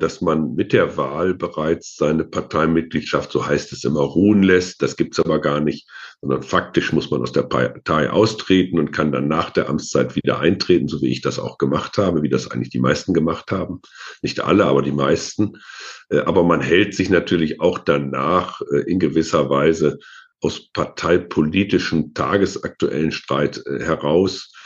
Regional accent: Osnabrück, Lower Saxony, Germany; dass meine Heimatstadt Osnabrück eine durchaus politische Stadt ist.

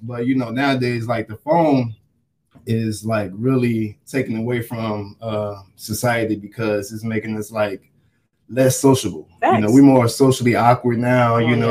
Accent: Chicago, Illinois, United States; At first, it was like, you know, Chicago. I come from Chicago, you know, go, you know.

